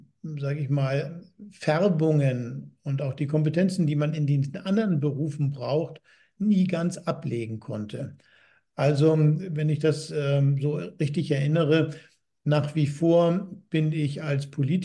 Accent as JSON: {"language": "German", "region": "Hamburg", "country": "Germany", "tie": "born or raised there", "said": "in meiner Heimat Hamburg-Bergedorf"}